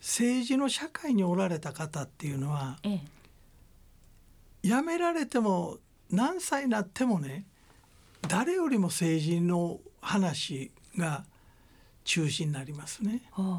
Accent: Kansai, Japan; もともと私ら関西人というのはですね、

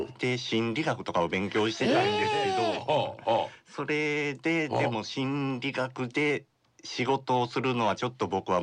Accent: Himeji, Hyogo, Japan; now in Kamigori, Japan; もともと姫路駅の近く中心部

